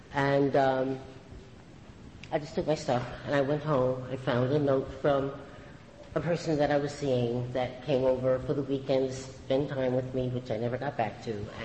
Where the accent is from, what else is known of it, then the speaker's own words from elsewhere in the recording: Brooklyn, New York, United States; I'm born and raised in Brooklyn, but I travel all over the place.